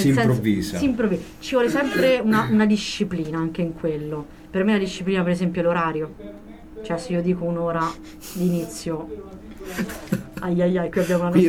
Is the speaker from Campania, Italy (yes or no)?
no; Apulia, Italy; Io vengo dalla Puglia, la mia famiglia è pugliese, e ci sono tutte dinamiche di paese eccetera, cioè, c'è anche l'uso del dialetto